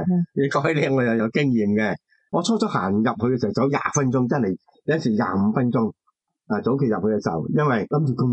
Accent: Hong Kong; 我哋香港人习惯好晏食饭，有时八点几九点。

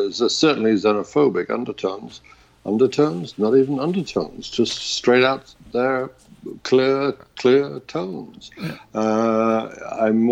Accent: New York City, New York, United States; Well, you know, that's the downside of being a New Yorker these days. Yes, our city is so clearly identified with a particular politician

